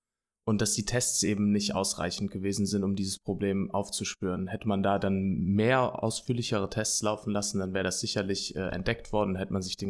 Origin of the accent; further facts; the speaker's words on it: Aachen, North Rhine-Westphalia, Germany; Ja, ich komme aus Aachen